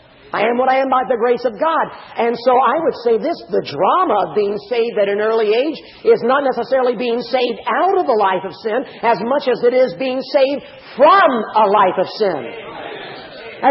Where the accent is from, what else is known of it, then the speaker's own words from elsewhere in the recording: Little Rock, Arkansas, United States; born there; I mean, but I was born in the Baptist hospital in Little Rock. Shows you how long ago it was.